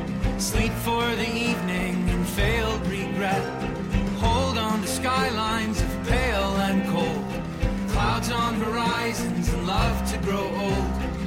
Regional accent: Dallas, Texas, United States; moved away as an adult; now in Tokyo, Japan; I am originally from Dallas, Texas, but have been living and working in Tokyo for the last 7 years.

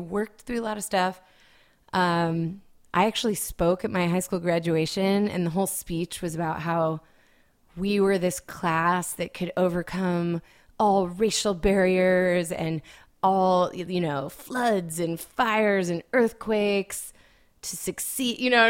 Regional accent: Cheney, Washington, United States; No, not military kid, but my early years were in Washington State. Born in Spokane, but I never lived in Spokane. My parents lived in Cheney.

